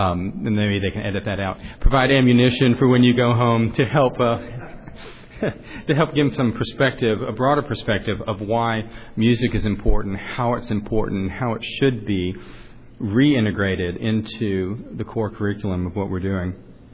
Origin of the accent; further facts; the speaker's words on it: Franklin, Tennessee, United States; I'm from Franklin, Tennessee.